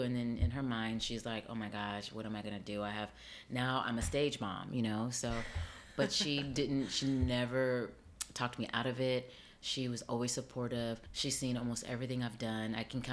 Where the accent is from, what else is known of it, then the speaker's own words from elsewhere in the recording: Las Vegas, Nevada, United States; I grew up on the West Coast. I grew up in Las Vegas.